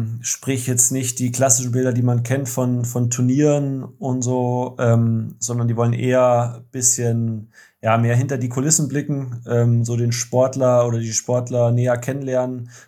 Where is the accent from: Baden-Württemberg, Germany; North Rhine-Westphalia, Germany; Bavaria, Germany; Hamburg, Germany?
Bavaria, Germany; Munich; meine Base, meine ganze Familie lebt im Münchner Umfeld, im Münchner Raum. Größtenteils meiner Kumpels sind auch in München oder wieder in München. Und von daher, das ist weiterhin meine Heimat und wird vermutlich immer meine Heimat bleiben.